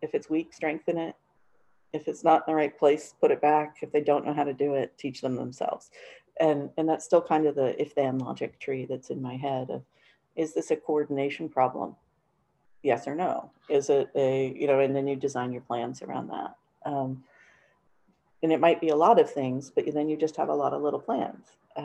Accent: United States; Culturally, as I'm an American, I've noticed over the years, this is totally not scientific, this is just what I've seen, is that we're kind of uptight people, you know?

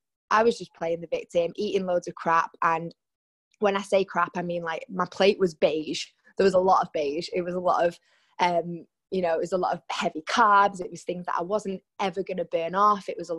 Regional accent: Salford, North West England, United Kingdom; Growing up in Salford in Manchester, it kept me off the streets a little bit

